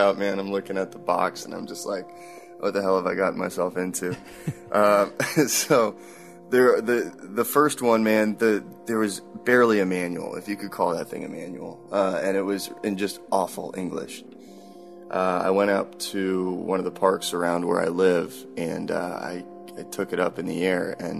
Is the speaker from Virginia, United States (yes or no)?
no; Clearwater, Florida, United States; I grew up in the Clearwater area of Florida. I went to college in Jacksonville at University of North Florida.